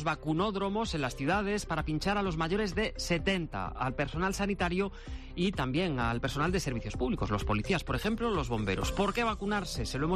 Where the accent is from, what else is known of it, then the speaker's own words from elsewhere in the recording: Galicia, Spain; ¿Somos los gallegos de vacunarnos?